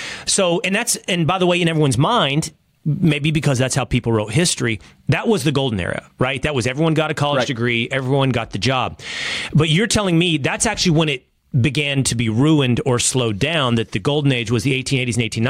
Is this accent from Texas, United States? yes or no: yes; Texas, United States; I'm from Texas, so I'm thinking of, you know, oil booms and cowboys and ranchers.